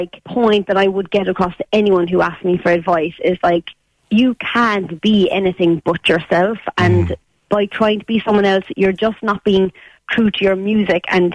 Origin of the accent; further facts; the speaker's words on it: Ireland; Being Irish in general life just means everything to me